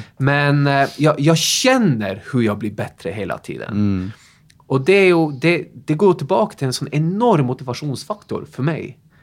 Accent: Tromsø, Troms, Norway; moved away as an adult; now in Sweden; Kommer ihåg när jag stod på mitt gym hemma i Tromsö och liksom bara drömde mig bort.

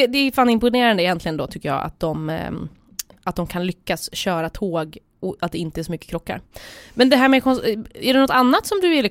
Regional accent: Gothenburg, Västra Götaland County, Sweden; som gammal göteborgare vet man säkert att

